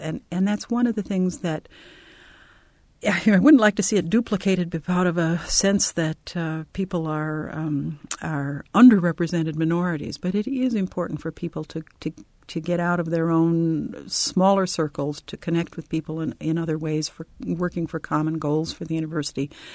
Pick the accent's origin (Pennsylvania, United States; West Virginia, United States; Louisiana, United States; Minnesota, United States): Minnesota, United States; Yes, I grew up in Minnesota.